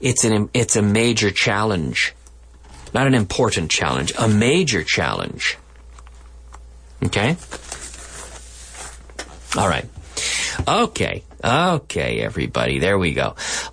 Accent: Liverpool, Nova Scotia, Canada; There are, in my hometown in Canada, Liverpool, Nova Scotia, it is not a very ethnically diverse town.

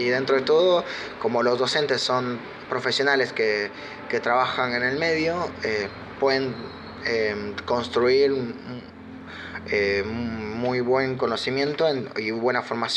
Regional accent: Bolivia; moved away as an adult; now in Argentina; soy de Bolivia, actualmente trabajo como director de arte. Vivo en Argentina hace como 9 años.

